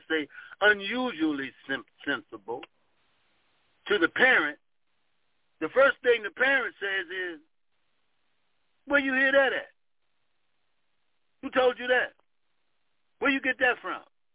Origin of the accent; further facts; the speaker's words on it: Ohio, United States; moved away; But put it on his, because I'm from Ohio, we have tree lawns.